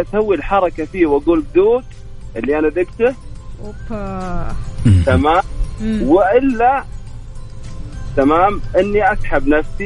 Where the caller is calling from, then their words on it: Riyadh, Riyadh Province, Saudi Arabia; من الرياض.